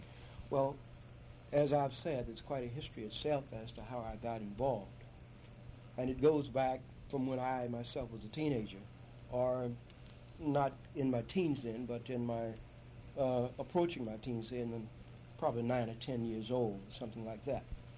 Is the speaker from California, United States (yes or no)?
no; Cleveland, Mississippi, United States; I was born and reared in Cleveland, Mississippi.